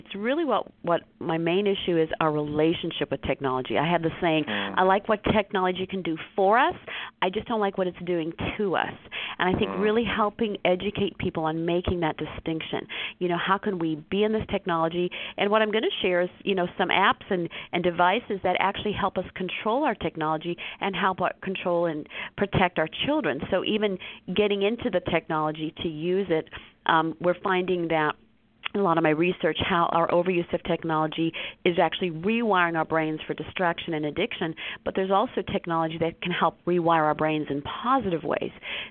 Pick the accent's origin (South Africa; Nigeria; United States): South Africa; Pietermaritzburg, KwaZulu-Natal; I grew up in Pietermaritzburg.